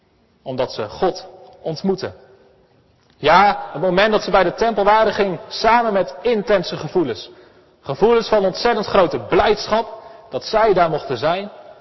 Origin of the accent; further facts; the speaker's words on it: Elspeet, Gelderland, Netherlands; Nou, ik kom uit Elspeet. We hebben prachtige bossen vol met herten.